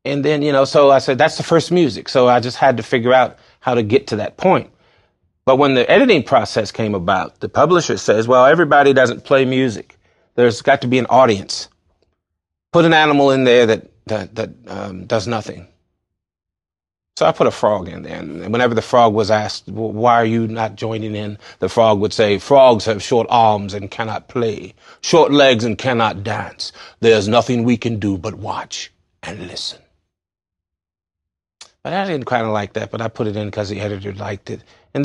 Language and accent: English; Lightfoot, Virginia, United States; I grew up down on Richmond Road way back when there was nothing there. I really did. I grew up in Lightfoot.